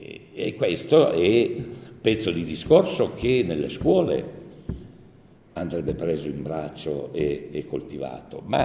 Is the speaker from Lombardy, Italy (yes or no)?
no; Piedmont, Italy; io vengo dal Saluzzese e quindi ho vissuto per molti anni in una casa di campagna